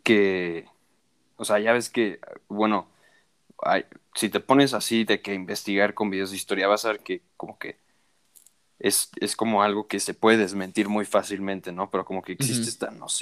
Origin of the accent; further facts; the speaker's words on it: Mexico; yo, o sea, como soy de México